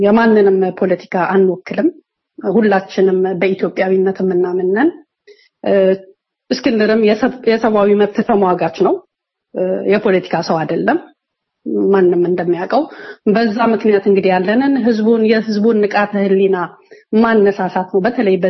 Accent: Addis Ababa, Ethiopia; እኔ አዲስ አበባ ልጅ ነኝ፣ አዲስ አበባ ተወልጄ ነው ያደግኩት። የትኛውም ሌላ ክልል ሄጄ መኖር አልችልም።

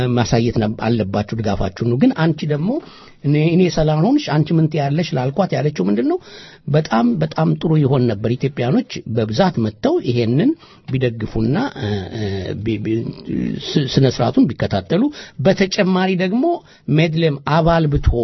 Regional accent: Ethiopia; Swedish is a second language; now in Sweden; jag är alltså från Etiopien.

